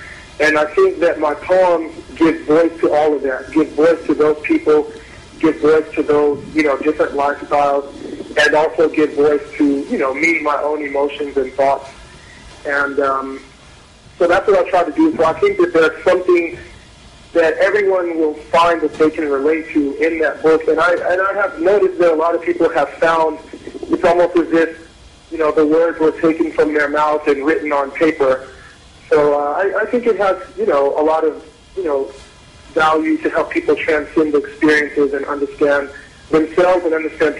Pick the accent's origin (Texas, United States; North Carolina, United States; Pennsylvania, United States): Texas, United States; also born or lived in Australia / Oman; now in Saudi Arabia; And I've lived in a lot of different parts of the world. I currently live in Saudi Arabia. I'm from Texas, and I have also lived in Australia, Oman, and visited places like Thailand and Europe.